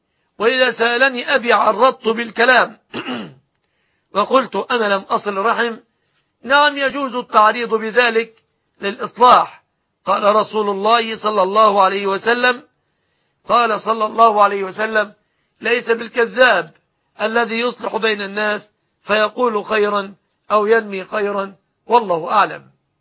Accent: Egypt; هذا وأسأل الله أن يحفظ بلادنا مصر

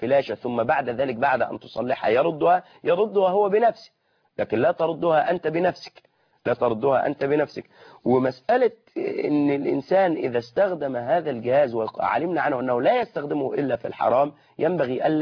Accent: Egypt; بالخمار المعهود إلينا كمصريين

